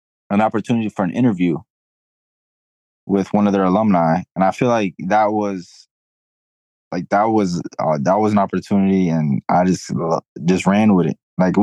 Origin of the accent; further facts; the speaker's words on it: Lawrence, United States; growing up in Lawrence like my whole life